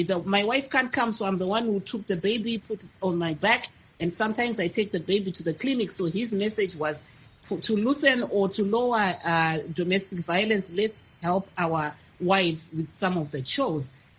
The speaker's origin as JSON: {"language": "English", "town": "Chipinge", "region": "Manicaland", "country": "Zimbabwe", "said": "I'm from Chipinge, so we have that similar dance"}